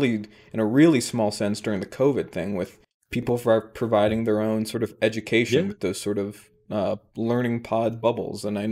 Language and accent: English; United States; I am an American, you are British